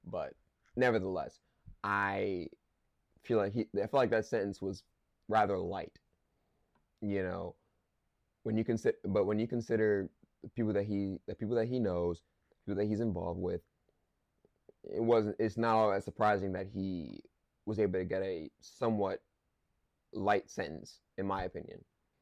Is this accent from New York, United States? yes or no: yes; New York, United States; born there; You know, I was born in New York, so New York still has a very, very big place in my heart, of course.